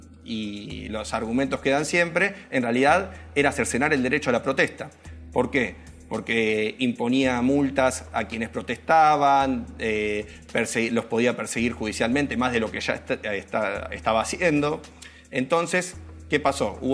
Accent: Argentina; la pregunta para hacernos como argentinos es

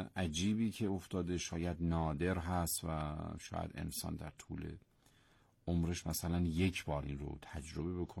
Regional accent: Iran; ما هم ایرانی هستیم هم مسلمان،

